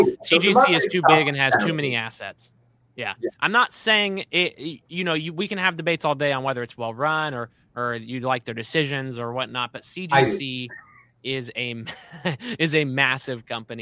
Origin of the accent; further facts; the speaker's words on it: Kentucky, United States; especially for Kentucky, my home state.